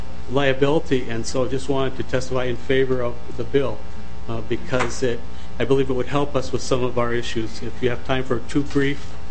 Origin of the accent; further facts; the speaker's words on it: Martin County, Minnesota, United States; I'm from Martin County, Minnesota.